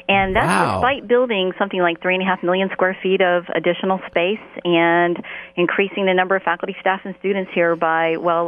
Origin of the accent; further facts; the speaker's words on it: Midwest, United States; also born or lived in California; now in Charlottesville, United States; I'm originally from the Midwest, came to Charlottesville via California, and I've been here in Charlottesville for 23 years.